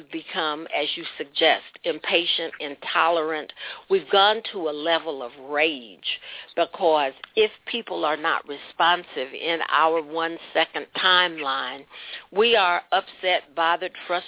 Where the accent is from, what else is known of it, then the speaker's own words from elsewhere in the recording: Indianapolis, Indiana, United States; You know, I'm from Indianapolis, so you have to get out of Hallville, where I was raised.